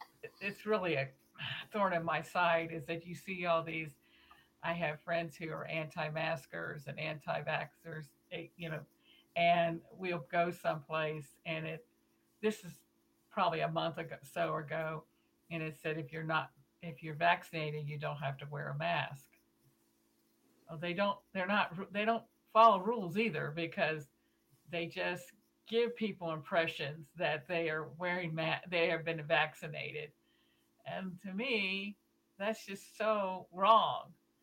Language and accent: English; Midwest, United States; now in Kansas, United States; You know, I was raised in the Midwest, and I've just been in Southwest Kansas little over 20 years.